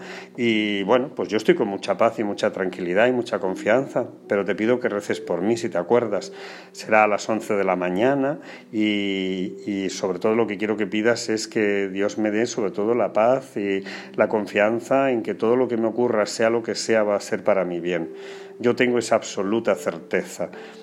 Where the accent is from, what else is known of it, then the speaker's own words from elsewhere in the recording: Porcuna, Andalusia, Spain; en mi pueblo de Porcuna y en otros sitios, se ponen altares por las calles, se alfombran las calles con flores, con dibujos